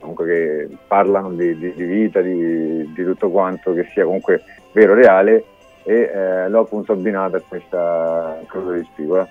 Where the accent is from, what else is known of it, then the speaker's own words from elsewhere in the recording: Rome, Lazio, Italy; cittadino del mondo, ma di sangue romano, quindi...